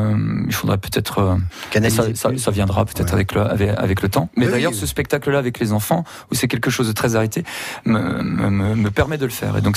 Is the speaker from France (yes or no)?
yes; Hagenthal-le-Bas, Grand Est, France; Ben moi je viens d'Aguenthal-le-Bas, donc c'est dans le Sungo, tu vois, entre Saint-Louis et Ferret.